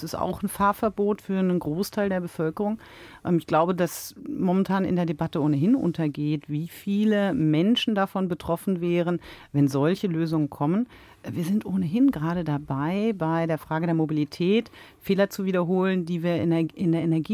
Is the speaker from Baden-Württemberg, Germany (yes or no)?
no; Frankfurt, Hesse, Germany; Das ist mit einer der Gründe, warum ich so viel Wert auf meine Heimatstadt in Frankfurt lege